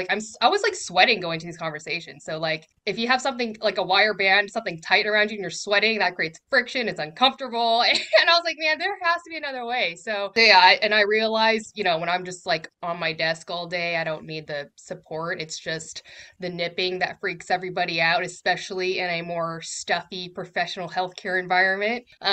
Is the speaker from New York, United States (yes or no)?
no; Seattle, Washington, United States; And I am from Seattle, Washington, and I am founder of a neuro-inclusive braless apparel company.